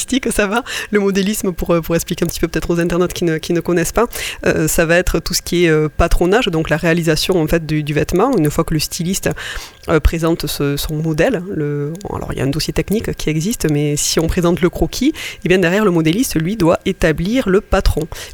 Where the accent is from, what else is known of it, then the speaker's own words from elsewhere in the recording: Tarbes, Occitanie, France; Je suis native de Tarbes